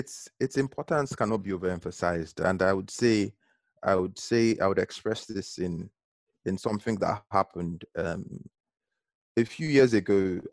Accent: Nigeria; I am from Nigeria.

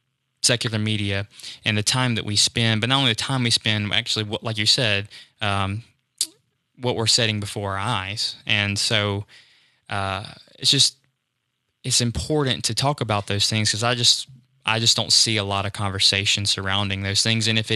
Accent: Jackson, Mississippi, United States; We're from, born and raised in the Jackson, Mississippi area. We grew up in a Southern Baptist context.

